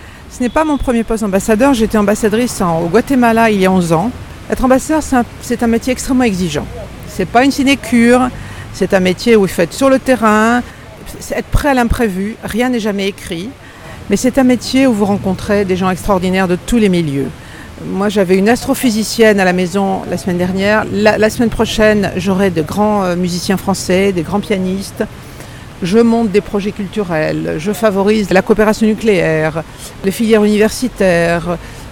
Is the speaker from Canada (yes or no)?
no; Marseille, Provence-Alpes-Côte d'Azur, France; Je suis une Provençale, je suis née à Marseille. J'ai fait une partie de mes études supérieures à Marseille, à Aix-Marseille, puisque j'ai une maîtrise en droit. Après, je suis partie à Paris faire Sciences Po. Mais j'ai fait donc mes 7 ans de collège et de lycée ici